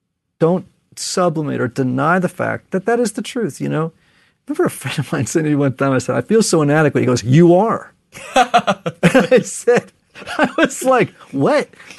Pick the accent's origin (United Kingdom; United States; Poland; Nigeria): United States; Connecticut; And I'm from Connecticut, so this is going to sound terrible.